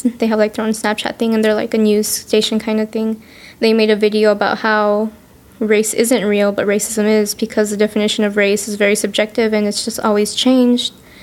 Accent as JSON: {"language": "English", "country": "United States", "tie": "born there", "said": "yeah, I'm Mexican American because I was born here and my family's from Mexico"}